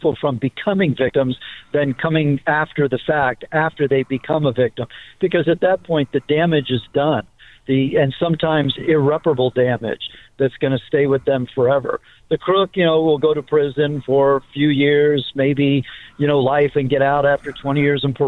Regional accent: Miami, Florida, United States; I'm actually ex-deputy sheriff. I'm from Miami

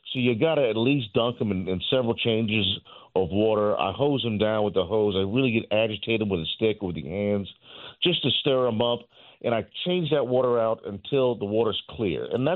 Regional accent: Rayne, Louisiana, United States; born or raised there

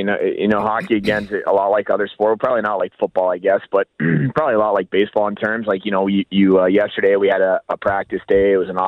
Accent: Alabama, United States; I grew up in Alabama. I have two parents, both, you know, two British parents.

